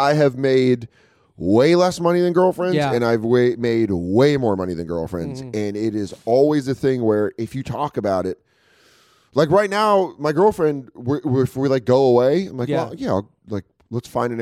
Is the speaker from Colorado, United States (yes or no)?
yes; Colorado, United States; No, I'm from Colorado.